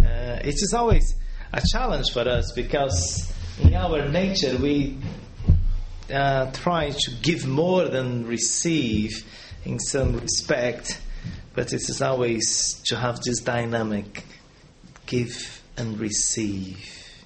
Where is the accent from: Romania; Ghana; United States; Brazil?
Brazil; English is a second language; But some Brazilians are like that as well. Probably not us, but some of them don't like to ask.